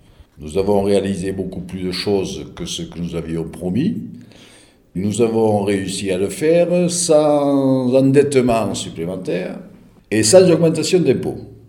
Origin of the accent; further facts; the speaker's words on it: La Bruyère, Wallonia, Belgium; effectivement, je suis originaire de La Bruyère